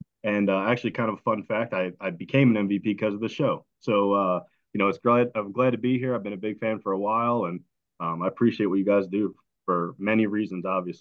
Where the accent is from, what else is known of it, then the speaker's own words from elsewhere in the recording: Poconos, Pennsylvania, United States; I'm from the Poconos, Pennsylvania.